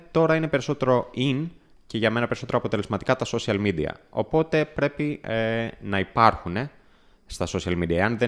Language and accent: Greek; Peristeri, Attica, Greece; Γεννήθηκα και μεγάλωσα στο Περιστέρι, στην Αθήνα. Εδώ ζω και τώρα. Οι γονείς μου, ο πατέρας μου είναι από την Τρίπολη, η μητέρα μου είναι από τα Ιωάννινα.